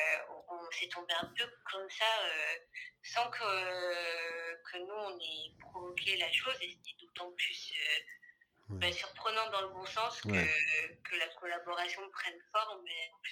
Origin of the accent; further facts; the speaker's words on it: France; parce que en tant que français, il y a toujours cette épée de Damoclès